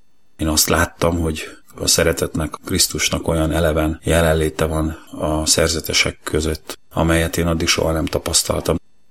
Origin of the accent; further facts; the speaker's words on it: Zirc, Veszprém County, Hungary; born there; now in Nagyvázsony, Hungary; 1971-ben születtem Zirce a Bakonyban. Nagymázsonyban élek, ez egy település Balaton felvidéken